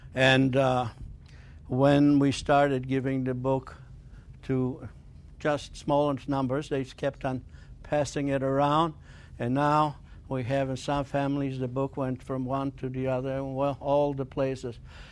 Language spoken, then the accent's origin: English; Pabianice, Łódź Voivodeship, Poland; born there; English is a second language; And I was born in January 28, 1937, in Pabianice, Poland. Pabianice, Poland is in central Poland. It's a suburb of Lodz.